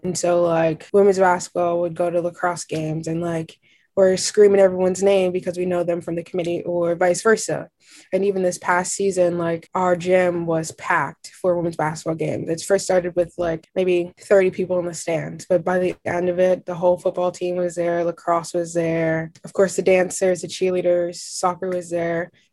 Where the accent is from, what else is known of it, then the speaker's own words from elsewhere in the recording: New York City, New York, United States; I'm from New York City. I am a Black woman